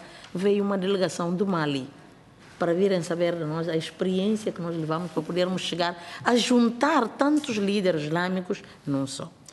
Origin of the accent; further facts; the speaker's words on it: Guinea-Bissau; Eu, enquanto uma mulher submetida a essa prática, e enquanto guineense que sou